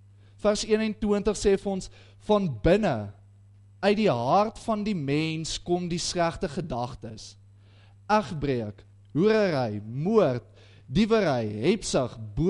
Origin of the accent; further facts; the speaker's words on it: Polokwane, Limpopo, South Africa; now in Pretoria, South Africa; Ek kom van Pietersburg af waar die verkeer so erg raak, dat wanneer jy van die een kant van die dorp na die andere kant toe ry, neem dit jou 5 minute.